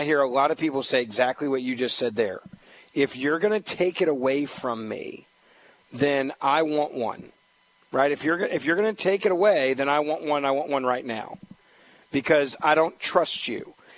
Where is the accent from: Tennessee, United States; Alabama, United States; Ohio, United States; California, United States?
Tennessee, United States; Memphis; the county commission I was mentioning in my hometown of Memphis.